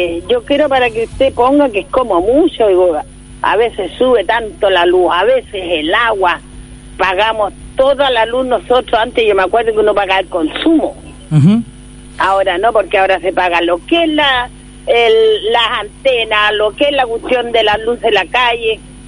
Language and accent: Spanish; Chile; porque ya no somos chilenos, somos extranjeros ya